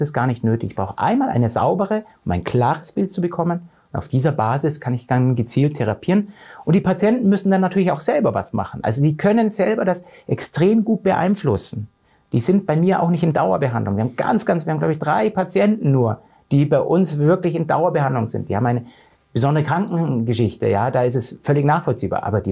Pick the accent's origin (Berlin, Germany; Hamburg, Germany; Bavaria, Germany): Bavaria, Germany; Faschingszeit heißt es bei uns in Bayern, also Karneval oder wie auch immer